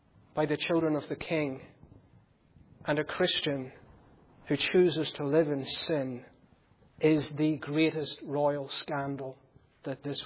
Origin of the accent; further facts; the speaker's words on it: United Kingdom; You know I'm British.